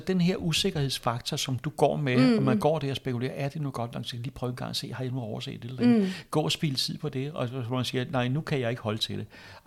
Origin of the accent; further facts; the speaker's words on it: Ringsted, Zealand, Denmark; jeg er godt nok fra Ringsted, men jeg har hele Sjælland som min arbejdsplads